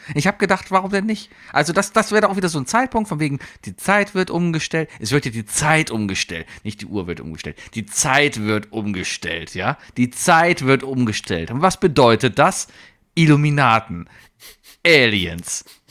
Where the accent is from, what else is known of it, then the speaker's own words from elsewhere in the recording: Cologne, North Rhine-Westphalia, Germany; ich bin ja hier auch in Mauenheim aufgewachsen. Das ist hier neben Nippes, Weidenpech, hier die Ecke da. Quasi Haltestelle Geldernstraße